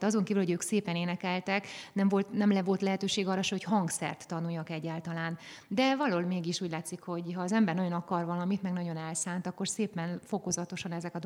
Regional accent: Nagygalambfalva, Harghita, Romania; Székelyföldről származom, pontosabban Nagygalambfalváról, ez Hargita megyében van, ott a Hargita lábánál egy kicsit, és hát nagyon nekem az a a világ közepe, szoktam mondani.

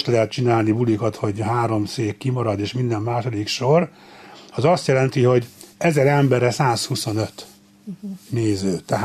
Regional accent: Budapest, Hungary; born there; Ugye azt nem sokan tudják, hogy én Zuglóba születtem.

